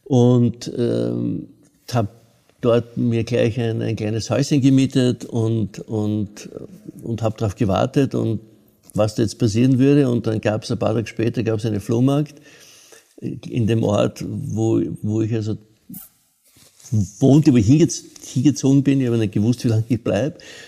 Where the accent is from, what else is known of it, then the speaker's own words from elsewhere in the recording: Graz, Styria, Austria; bin in Graz, ich habe in Graz gewohnt, also ich bin Grazer.